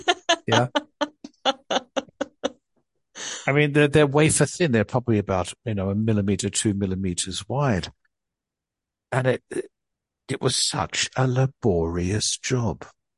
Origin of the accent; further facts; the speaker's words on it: Adelaide, South Australia, Australia; as a child, I grew up in Adelaide, which at the time was a city of about 600, 700,000 people, but it was widely spread out. And I lived in a neighborhood which there weren't many kids.